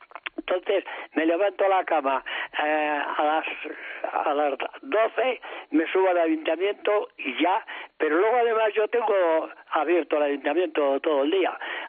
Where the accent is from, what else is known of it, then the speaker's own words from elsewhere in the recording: Castillejo, Spain; Bueno, yo no es porque sea mi pueblo, pero de como yo cogí mi pueblo a como está hoy, esto ya es un paraíso. Porque aquí en Castillejo, lo que entonces era todo basura